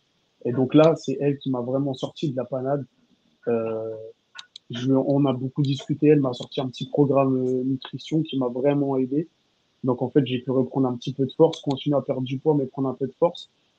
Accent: France; Ils refusent de m'affronter parce que je suis un Français

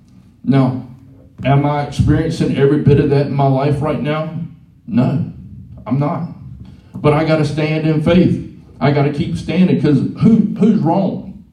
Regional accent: the South, United States; How do you say it? Philemon. I'm from the South.

